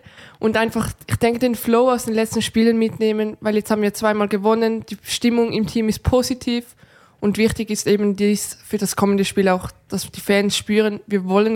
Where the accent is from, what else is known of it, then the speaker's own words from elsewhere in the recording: Switzerland; now in Potsdam, Germany; Für mich war es keine große Umgewöhnung, weil auch in der Schweiz, teilweise in der Schule, mussten wir